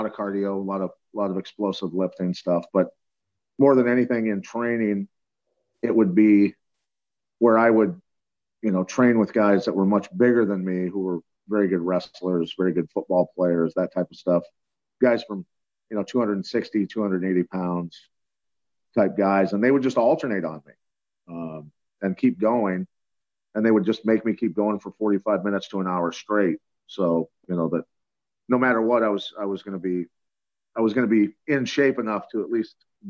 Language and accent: English; Iowa, United States; I guess I grew up in Iowa wrestling